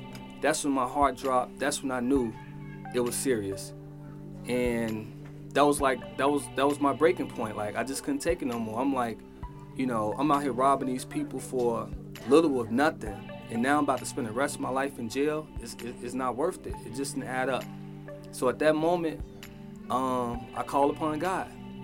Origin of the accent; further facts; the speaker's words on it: Chicago, Illinois, United States; I was raised in Chicago, the South Side, the Robert Taylor Projects. My mom, she was a school teacher. My dad was a truck driver.